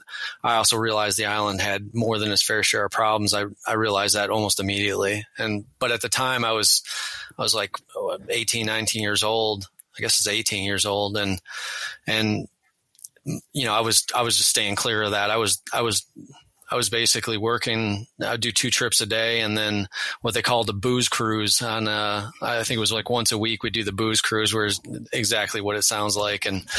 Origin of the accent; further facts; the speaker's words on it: Michigan, United States; Yeah, so I grew up in Michigan, right on the shoreline, the western shoreline of Michigan